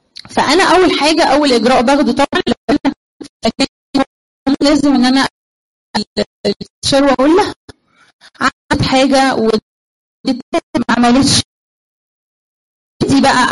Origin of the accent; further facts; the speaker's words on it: Egypt; بصوا يا جماعه احنا السواقه عندنا في مصر صعبه قوي صراحه.